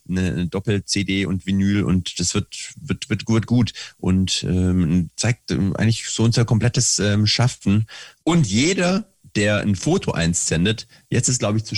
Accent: Baden-Württemberg, Germany; Als Schwabe kann man einem das natürlich verzeihen.

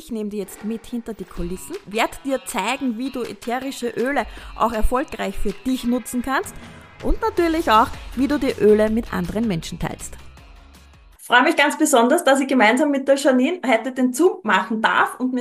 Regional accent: Austria; ich bin auch aus Österreich.

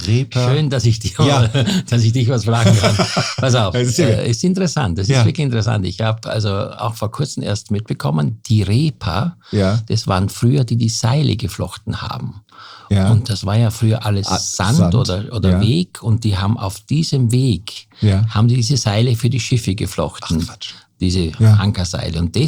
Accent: Graz, Styria, Austria; in unserer oder in meiner Heimat Steiermark in Graz.

